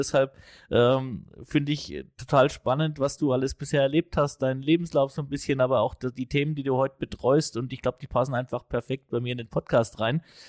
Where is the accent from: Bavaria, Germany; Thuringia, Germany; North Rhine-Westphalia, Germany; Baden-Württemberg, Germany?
Bavaria, Germany; accent: Franconian; ich kann meinen fränkischen Dialekt auch nicht verhehlen.